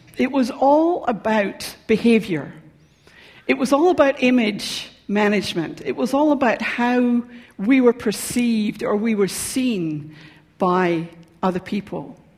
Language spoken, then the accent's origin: English; Scotland, United Kingdom; But I grew up in Scotland, and I went to school and university there.